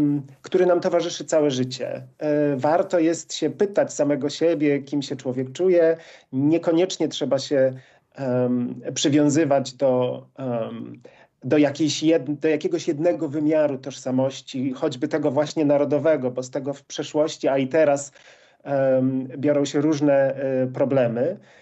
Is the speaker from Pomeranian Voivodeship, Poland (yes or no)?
no; Chojnów, Lower Silesian Voivodeship, Poland; Na Dolnym Śląsku, skąd pochodzę, to nie było częste pytanie, dlatego że na Dolnym Śląsku, nawet w moim małym miasteczku w Chojnowie, ta historia była znana.